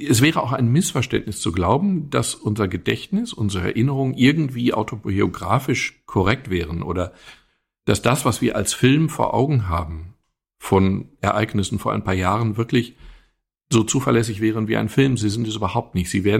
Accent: North Rhine-Westphalia, Germany; Also hier, ich komme aus dem Ruhrgebiet, Grubenunglücke sind hier etwas, was viele Familien in ihrer persönlichen Biografie haben.

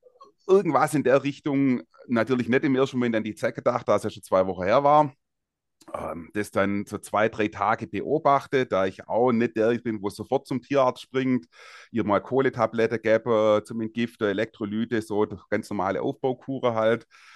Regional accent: Baden-Württemberg, Germany; Ich komme aus der Ecke Nürtingen.

